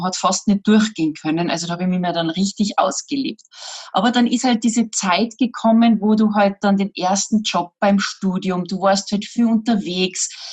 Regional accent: Salzburg, Austria; Also irgendwie akzeptiere ich das jetzt langsam. Aber ja, ich bin Salzburgerin und eigentlich komme ich aus der Medienwelt

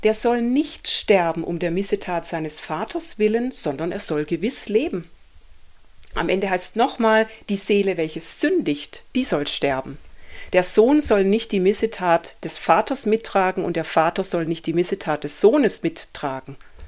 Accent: Germany; Und ich finde es auch für uns als Deutsche, mir ist es mal sehr bewusst geworden

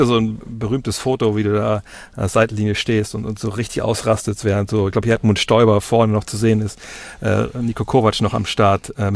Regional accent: Wolfsburg, Lower Saxony, Germany; ich komme aus Wolfsburg

